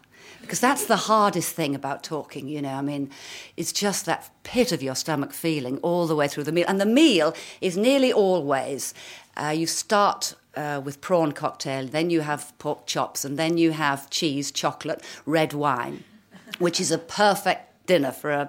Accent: Hull, Yorkshire and the Humber, United Kingdom; And growing up in Hull, such a funny place.

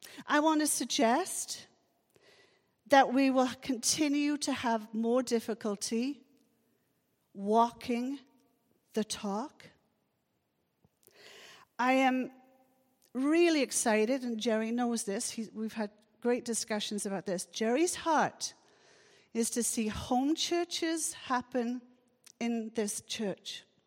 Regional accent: Wales, United Kingdom; because I'm from Wales and I'm proud of my heritage.

